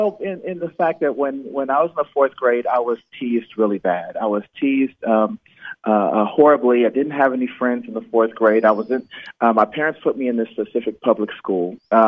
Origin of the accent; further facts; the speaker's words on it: Los Angeles, California, United States; I'm from Los Angeles, California, where I'm calling from right now, sunny Los Angeles, Southern California. and I pretty much grew up here.